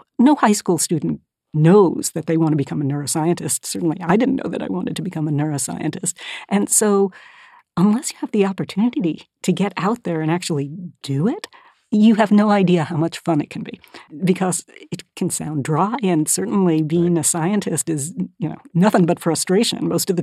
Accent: California, United States; So I grew up mostly in California, in Northern California.

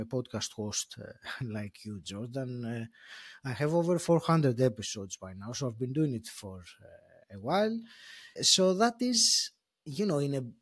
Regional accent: Greece; So I grew up in Greece in a very small place. My hometown was a small town.

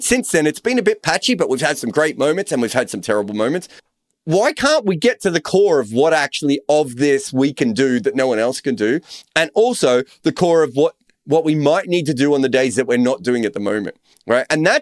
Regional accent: Australia; And I'm an Australian.

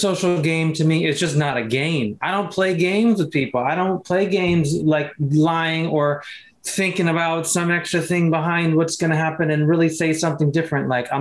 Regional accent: California, United States; He's from the Bay. I'm from the Bay.

